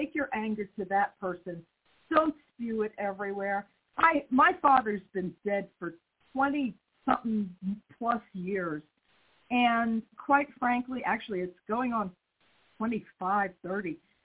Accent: New York, United States; moved away; You know, I was raised in New York. I had a really good education.

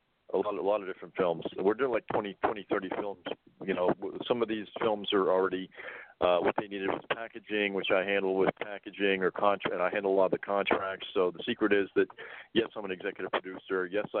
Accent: Toronto, Ontario, Canada; And, I'm Canadian and I came from Toronto

